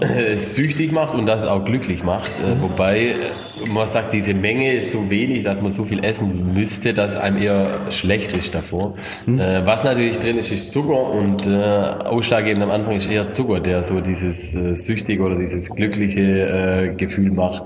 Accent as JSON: {"language": "German", "town": "Nufringen", "region": "Baden-Württemberg", "country": "Germany", "said": "Ich komme aus Nufringen."}